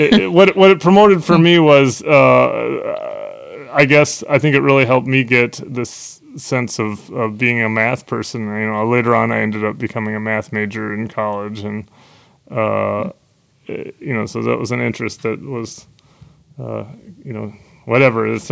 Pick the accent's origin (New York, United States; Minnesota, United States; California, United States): Minnesota, United States; Minneapolis; So I grew up in Southwest Minneapolis, and I have a brother and a sister, both younger than me.